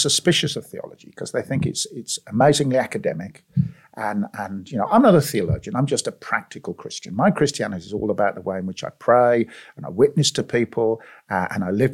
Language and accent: English; Birmingham, West Midlands, United Kingdom; South Birmingham. Okay. Grew up in South Birmingham. Born in the actually near the Black Country.